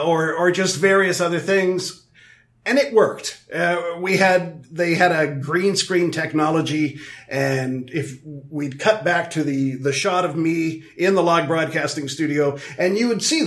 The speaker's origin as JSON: {"language": "English", "country": "Canada", "said": "Okay, but I'm the Canadian kid in class."}